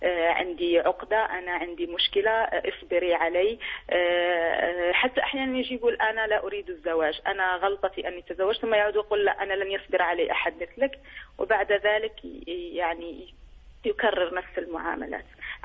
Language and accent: Arabic; Algeria; أنا من الجزائر